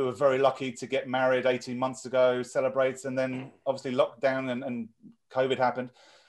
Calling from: Tulsa, Oklahoma, United States; I'm coming in from Tulsa, northeast Oklahoma, which I guess most people probably haven't got a clue where that is.

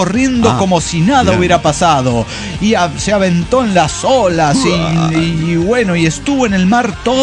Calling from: Querétaro, Mexico; Desde Querétaro, México, llega

